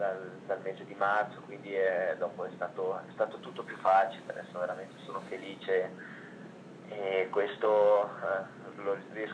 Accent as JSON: {"language": "Italian", "region": "Ticino", "country": "Switzerland", "tie": "born or raised there", "said": "io sono nato e cresciuto in Ticino, e essendo molto vicino all'Italia"}